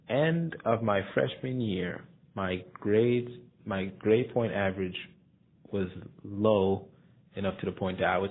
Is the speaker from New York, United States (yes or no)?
yes; Bronx, New York, United States; moved away as an adult; now in Huntsville, United States; I'm away from home. I came from the Bronx now, all the way to Huntsville, Alabama. Different culture, meeting new people.